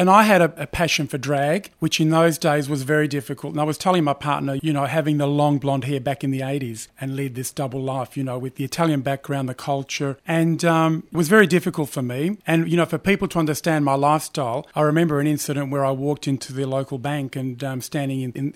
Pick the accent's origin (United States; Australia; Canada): Australia; Geelong, Victoria; also born or lived in Werribee / Melbourne; I was born in Melbourne, in Werribee actually. And so in those days it was, a country town, and then grew up in Geelong for 12 years, then moved back up to Melbourne. And now I'm back in where I started from in Werribee, Hoppers Crossing area.